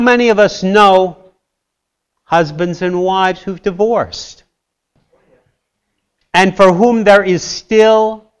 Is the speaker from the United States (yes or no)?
no; Canada; After all, I'm Canadian, right?